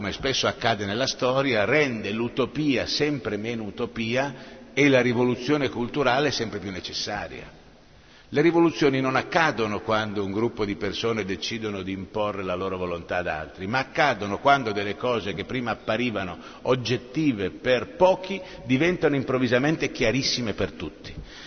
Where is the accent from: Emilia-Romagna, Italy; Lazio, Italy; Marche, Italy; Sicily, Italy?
Emilia-Romagna, Italy; Rimini; io sono riminese di origine e amo Rimini